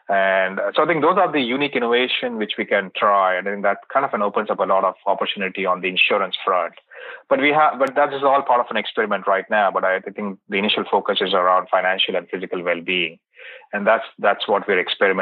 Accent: India; I was born and brought up in India. I came with a very, very poor family. So we've grown up in a very extreme poverty scenario.

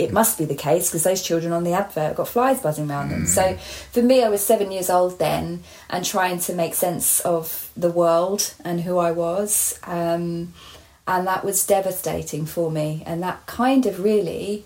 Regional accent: East of England, United Kingdom; Growing up in Hertfordshire.

